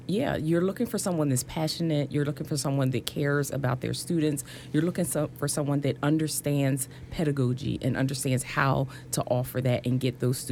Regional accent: Philadelphia, Pennsylvania, United States; from Philadelphia, and I have people all the time fussing at me.

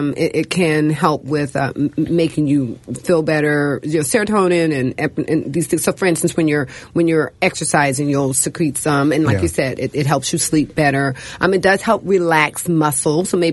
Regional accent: Washington, District of Columbia, United States; I live where I work purposefully. I'm from Washington, D.C. I could live anywhere I want. I purposefully live in Ward 8.

